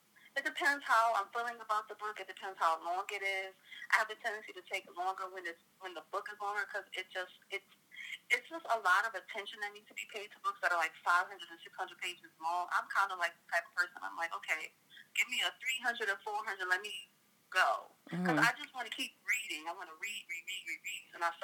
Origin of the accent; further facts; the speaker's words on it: New York City, New York, United States; I'm from New York City. I've lived here all of my life, except for 2 years that I did a little stint in Georgia, but I wound up back home.